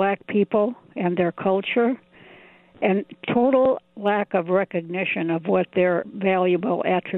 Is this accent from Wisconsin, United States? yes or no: yes; Wausau, Wisconsin, United States; I am a white woman. I am 89 years old, but I grew up in Wausau and lived there until I was about 20.